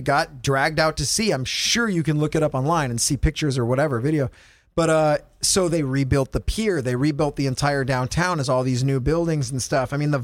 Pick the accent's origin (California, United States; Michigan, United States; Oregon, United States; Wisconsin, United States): California, United States; Huntington Beach; Daddy and I grew up in Huntington Beach since we were real young kids.